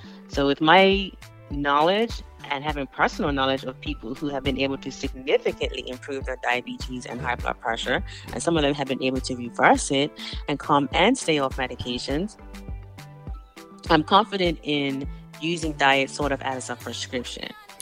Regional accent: Bermuda; I'm originally from Bermuda, and as part of our culture or the way that our family lived was predominantly vegetarian.

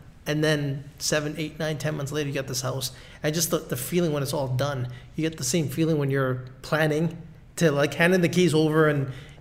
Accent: Vancouver, British Columbia, Canada; So I've born and raised in Vancouver. I saw buildings in, you know, Vancouver. It was very small, and now, you know, you got towers everywhere.

